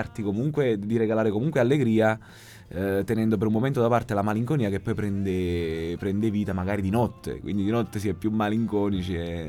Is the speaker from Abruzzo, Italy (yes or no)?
no; Villaricca, Campania, Italy; è il luogo in cui sono nato e cresciuto, in periferia a Napoli. Vengo da un posto che si chiama Villaricca, che è tutta tranne che ricca